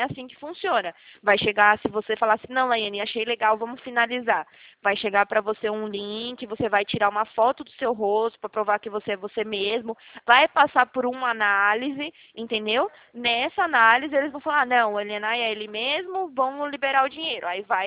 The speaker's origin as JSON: {"language": "Portuguese", "region": "Bahia", "country": "Brazil", "tie": "born or raised there", "also_born_or_lived": "South Brazil", "lives_now": "São Paulo, Brazil", "said": "eu nasci aí no sul, né, cresci na Bahia, agora eu tô aqui em São Paulo"}